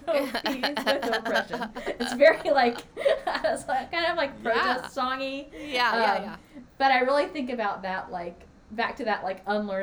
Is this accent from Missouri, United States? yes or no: no; Tennessee, United States; And then, because I'm from Tennessee, and I love